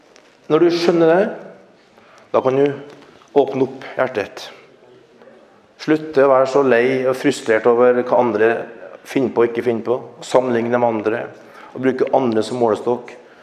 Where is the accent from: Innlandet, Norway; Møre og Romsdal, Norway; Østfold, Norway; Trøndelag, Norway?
Trøndelag, Norway; accent: Trøndersk; For at jeg snakker trøndersk? Nei.